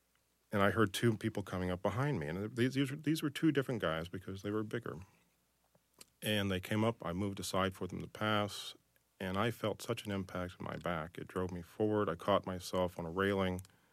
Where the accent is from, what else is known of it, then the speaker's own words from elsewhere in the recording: Florida, United States; And I'm from Florida, and I live on an Indian mound. My daily elevation is about 13 feet.